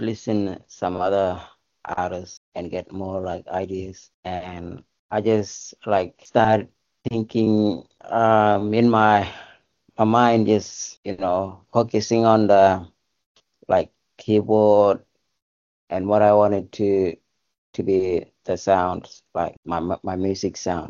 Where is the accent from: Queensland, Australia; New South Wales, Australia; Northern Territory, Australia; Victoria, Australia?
Northern Territory, Australia; I am a Kuyola Lia Daling Miri Jambar Pingo from Northeast Arnhem Land, and I live in Kapuiak for like rest of my life, but I grew up in my homeland, in Bunangora homeland.